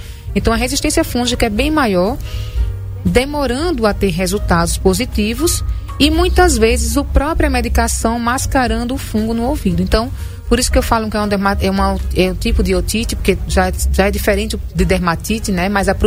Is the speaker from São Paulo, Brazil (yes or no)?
no; Pão de Açúcar, Alagoas, Brazil; E sou ribeirinha, sou do Pão de Açúcar, né?